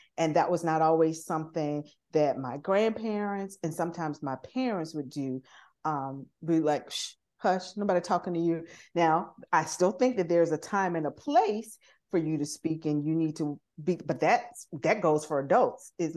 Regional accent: the South, United States; I was raised and socialized in the South.

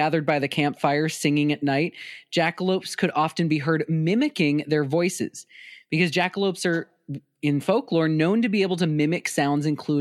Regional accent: South Dakota, United States; one that's native to my home state of South Dakota

